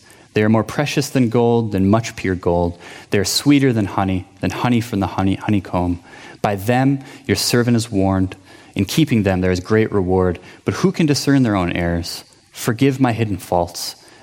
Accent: Saint Paul, Minnesota, United States; But I grew up in the cities. I grew up in St. Paul

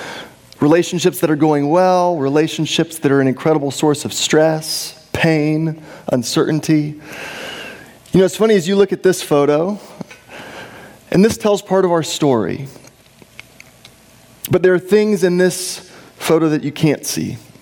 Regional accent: Texas, United States; I was born and raised in Texas.

